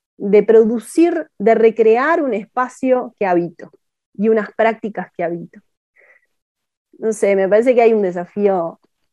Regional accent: Uruguay; Todos nosotros, digamos, como ciudadanos uruguayos, hemos invertido en estos espacios

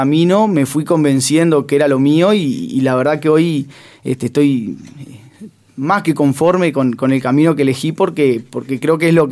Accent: Florida, Uruguay; also born or lived in Montevideo / Salto; yo me considero de Florida. Si bien nací, es cierto que nací en Montevideo, viví toda mi vida, mi infancia y adolescencia en Florida. Después sí, me fui a Montevideo a estudiar la carrera, la universidad.

